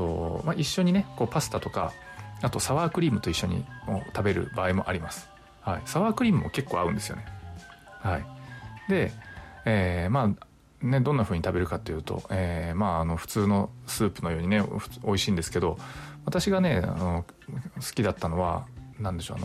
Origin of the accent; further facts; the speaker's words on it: Nagasaki, Japan; 長崎県だったら、まあ、私の地元もそうですし、